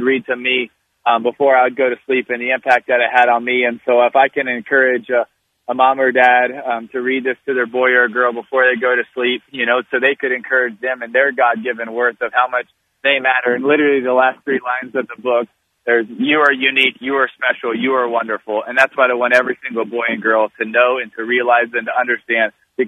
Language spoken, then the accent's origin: English; Jacksonville, Florida, United States; I love my hometown of Jacksonville